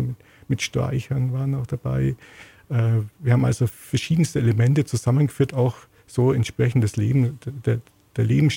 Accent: Bavaria, Germany; Ja, ich bin in Emmersage aufgewachsen. Meine Eltern sind kurz vor meiner Geburt von Augsburg nach Emmersage gezogen. Sind also beide Augsburger. Ich habe aber Wurzeln im kleinen Weißertal und im schwäbischen Bereich.

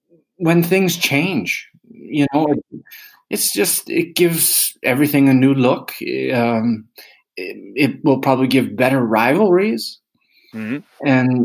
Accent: Canada; my hometown in Canada

